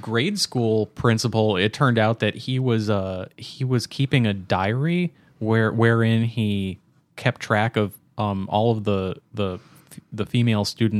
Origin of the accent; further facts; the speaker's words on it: Ireland; As an Irishman, so … I'm allowed to say that.